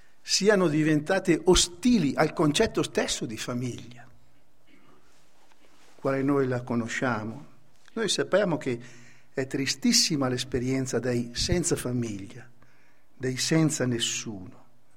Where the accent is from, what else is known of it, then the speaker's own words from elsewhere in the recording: Como, Lombardy, Italy; io sono comasco, quindi sono mezzo svizzero anch'io, sono vicino alla Svizzera